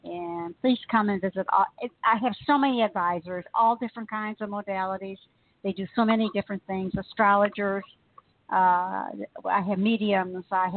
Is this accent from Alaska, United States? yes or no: no; Detroit, Michigan, United States; now in South Carolina, United States; Everybody knows I'm originally from Detroit.